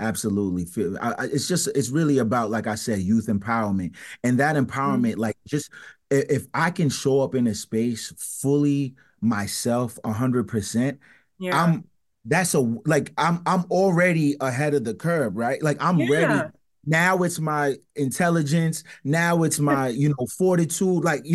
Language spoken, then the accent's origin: English; Providence, Rhode Island, United States; Yeah, born and raised in Providence